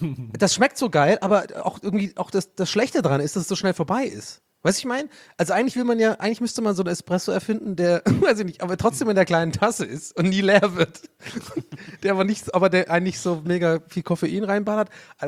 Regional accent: Ireland; als Ire muss ich sagen

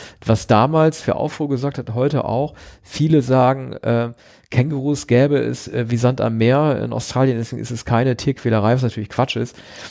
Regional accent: Northwest Germany, Germany; zumindest da, wo ich herkomme, aus Nordwestdeutschland, in den 70ern

